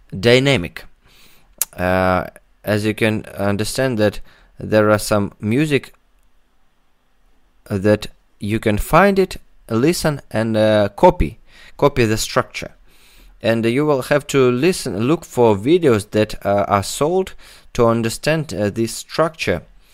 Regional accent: Russia; English is a second language; Sorry for my English. I'm from Russia.

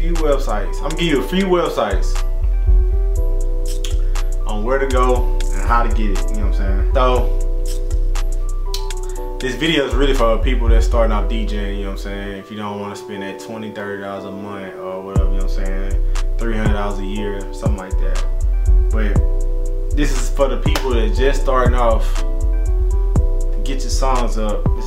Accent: Louisiana, United States; Like I'm from Louisiana, so I know it's hard to get Louisiana bounce music.

